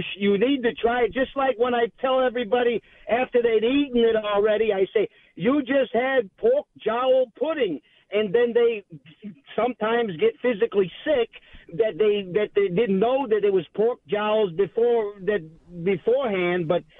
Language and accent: English; New York, United States; I mean, I got thick skin. I'm from New York.